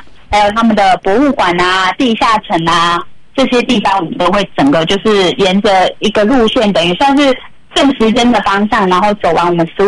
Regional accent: Taiwan; 所以我们热气球的话全部就是只要我们台湾人过去的话

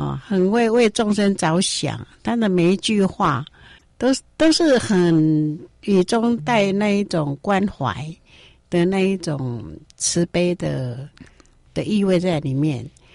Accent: Taiwan; 我们台湾人其实对密教是觉得很密，因为我们没有这个因缘可以接触

